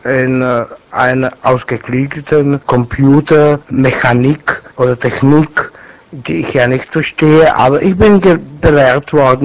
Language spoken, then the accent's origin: German; Czechia; German is a second language; wie man bei uns in Tschechien sagt, ich habe Freisemester